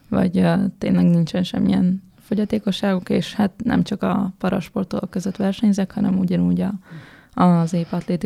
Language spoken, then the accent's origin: Hungarian; Győr, Győr-Moson-Sopron, Hungary; born there; also born or lived in Szombathely; now in Budapest, Hungary; Én Győrben születtem, utána éltem viszonylag sokat Sopronba, aztán úgymond hazaköltöztünk Szombathelyre, mert a szüleim innen származnak, és hát most pedig Budapesten lakok.